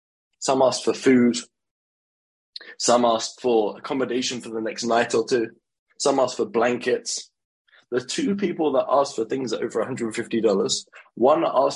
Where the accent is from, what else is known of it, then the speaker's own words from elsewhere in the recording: United States; I stay Z now. I'm American.